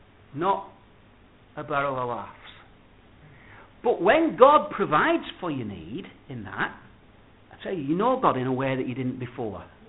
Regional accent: Bolton, North West England, United Kingdom; Well, I'm from Bolton, you see, and it don't always come across perhaps as it should.

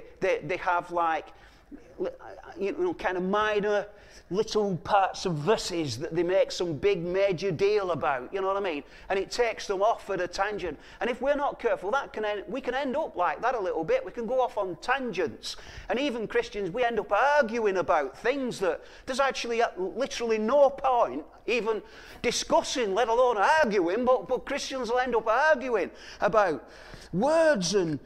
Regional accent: England, United Kingdom; than it is for us as English people

